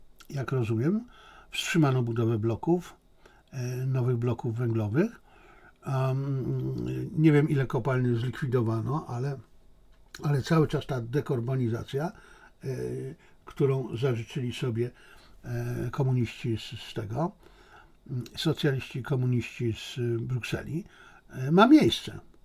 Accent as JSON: {"language": "Polish", "region": "Silesian Voivodeship", "country": "Poland", "tie": "born or raised there"}